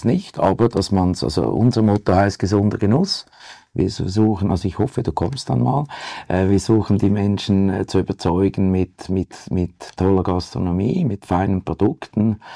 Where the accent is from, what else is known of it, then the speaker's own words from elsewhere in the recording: Zurich, Switzerland; Ja, ich bin Zürcher, Zürich aufgewachsen, geboren und ich kenne Zürich sehr, sehr gut.